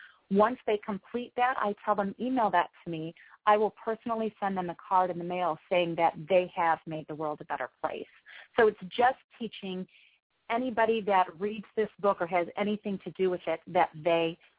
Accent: Joliet, Illinois, United States; I'm just a mom, and I'm local. I'm from the Joliet area

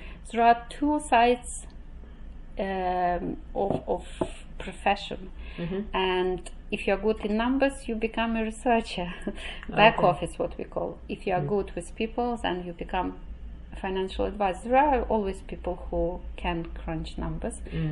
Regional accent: Ukraine; born there; English is a second language; moved away as an adult; also born or lived in Russia; I came into the country at the age of 31. I am a qualified lawyer back home. I was born in Ukraine, lived in Russia for a long time.

